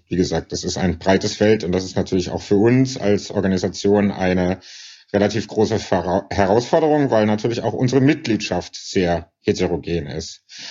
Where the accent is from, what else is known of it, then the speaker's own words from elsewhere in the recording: Karlsruhe, Baden-Württemberg, Germany; now in Berlin, Germany; Ich bin in Karlsruhe aufgewachsen, im Wildparkstadion im Block A4 groß geworden